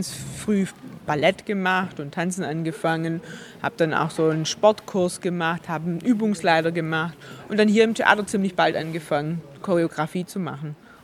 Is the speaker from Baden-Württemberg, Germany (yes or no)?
yes; Baden-Württemberg, Germany; accent: Swabian; Also ich spreche zurzeit, also ich schwätze schon Schwäbisch, aber nicht so breit, wie ich als … Schwäbisch schwätze.